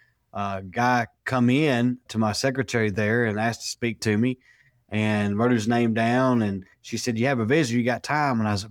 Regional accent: Waynesville, United States; He is buried in Waynesville, where my hometown is, and I go see him once or twice a year at his gravesite.

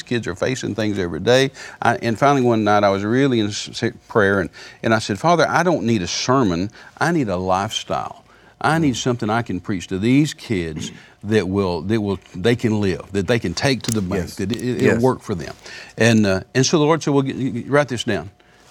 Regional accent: Midland, Texas, United States

